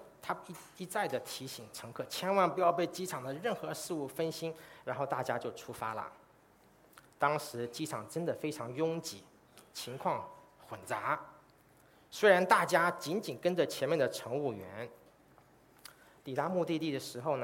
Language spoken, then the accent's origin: Chinese; Taiwan; born there; also born or lived in China; 虽然我出生在台湾呢，我曾经在中国工作了11年。